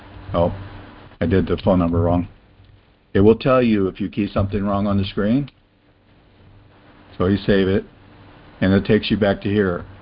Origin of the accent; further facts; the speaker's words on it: California, United States; born there; I was born in California, so you put Californian.